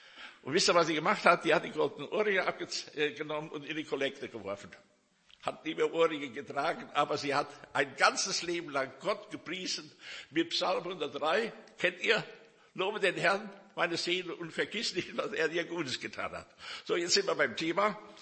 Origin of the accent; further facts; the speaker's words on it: Herdorf, Rhineland-Palatinate, Germany; ich komme aus Herdorf, Stutthütten, aus der Kirchengemeinde und bin eigentlich in der landeskirchlichen Gemeinschaft groß geworden.